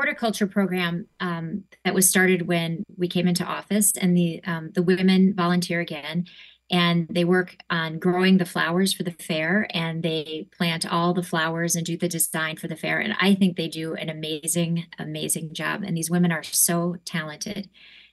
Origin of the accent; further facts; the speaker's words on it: South Dakota, United States; I grew up in South Dakota. I did not grow up Jewish.